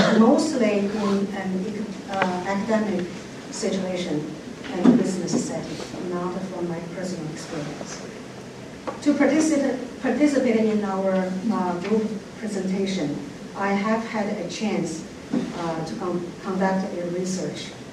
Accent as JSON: {"language": "English", "country": "China", "tie": "born or raised there", "moved": "as an adult", "lives_now": "United States", "said": "Having grown up in the People's Republic of China, I left my home country, came to the United States for the purpose of seeking a better life and pursuing a further education."}